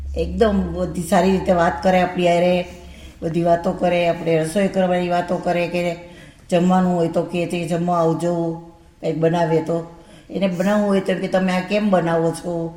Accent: Upleta, Gujarat, India; also born or lived in Mumbai; અમે બોમ્બેથી આવ્યા છીએ અને આમ અમે સૌરાષ્ટ્રના ઉપલેટાના રહેવાસી છીએ અને હવે અમે અહીંયા આવી ગયા.

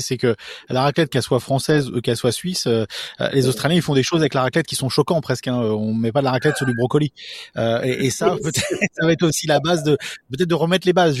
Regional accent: France; en tant que Français, alors je vais pas dire que franco-français

